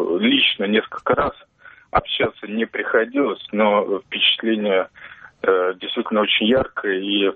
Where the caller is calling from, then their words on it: Saint Petersburg, Russia; Я из Санкт-Петербурга